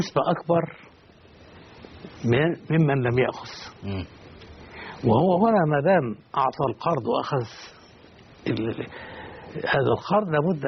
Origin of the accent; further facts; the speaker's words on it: Kafr El Battikh, Damietta Governorate, Egypt; وأنا طفل كنت أحيانا أذهب مع بعض أهلي إلى المكان الذي يقوله وكالة أو مبيع. كان هذا عندنا في بلدتنا في كف بطيخ. كنت قرية لكن أصبحت الآن مركز.